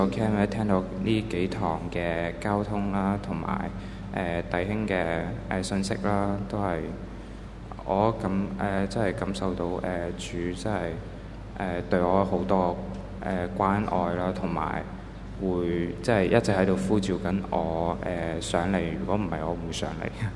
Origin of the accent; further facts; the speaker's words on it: Shenzhen, Guangdong, China; 我是来自深圳